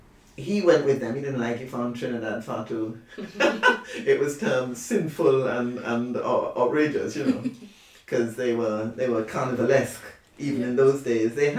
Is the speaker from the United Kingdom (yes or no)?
no; Nevis, St. Kitts & Nevis; I grew up in the Leeward Islands, in 2 islands, St. Kitts and Nevis. It was really Nevis.